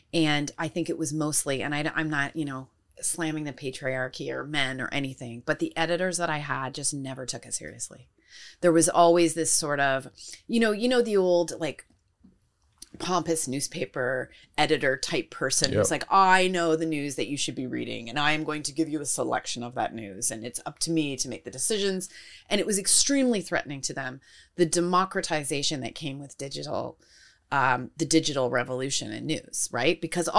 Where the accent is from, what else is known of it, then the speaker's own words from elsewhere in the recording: Canada; moved away as an adult; But I came from Canada where everyone's getting laid off.